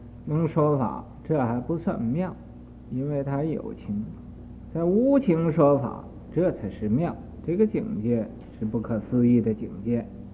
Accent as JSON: {"language": "Chinese", "region": "Guangdong", "country": "China", "said": "我们广东人读曹 K 啊"}